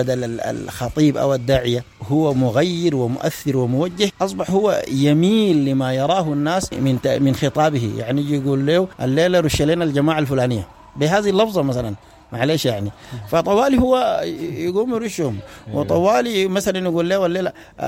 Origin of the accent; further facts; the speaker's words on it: Sudan; يا شعب يا سوداني، نحن سودانيين كفاية بتشملنا جميعا